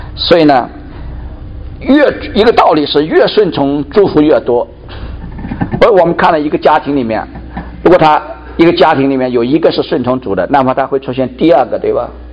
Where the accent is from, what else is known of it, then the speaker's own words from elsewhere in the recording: China; 我们中国人这个读书很厉害